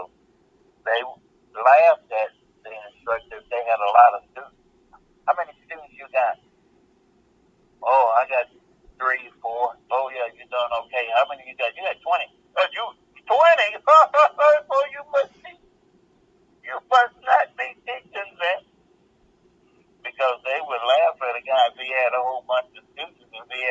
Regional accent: Cleveland, Ohio, United States; also born or lived in Cincinnati; now in Wilmington, United States; I came from Cleveland, Ohio. I moved from Cincinnati up to Cleveland, Ohio, running different dojos all around Ohio at 7 different schools.

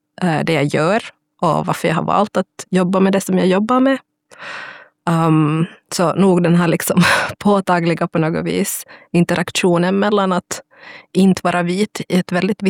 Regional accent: Helsinki, Uusimaa, Finland; jag har vuxit upp i södra Helsingfors som är en väldigt vit kontext, en ganska medelklassig kontext också.

